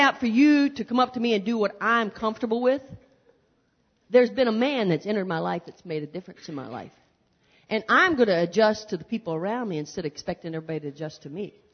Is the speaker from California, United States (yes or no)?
no; West Virginia, United States; you know, I'm from West Virginia, and West Virginia is not really South.